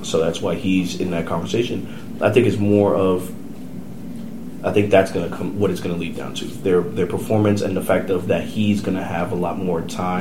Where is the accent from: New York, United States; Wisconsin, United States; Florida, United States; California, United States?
New York, United States; He's from New Jersey. You know, he's near, because I'm from New York, he's near my area.